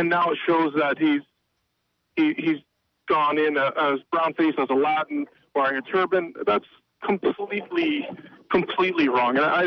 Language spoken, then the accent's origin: English; Madoc, Ontario, Canada; also born or lived in Belleville / Springbrook; I was born in Belleville. I grew up in Springbrook and Madoc.